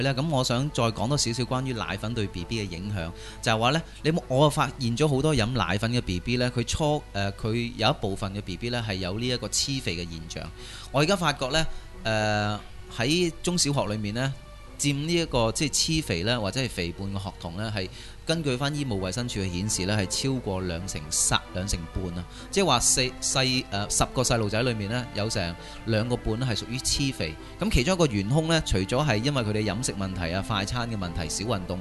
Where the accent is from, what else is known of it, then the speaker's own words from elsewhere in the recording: Hong Kong; 我们香港人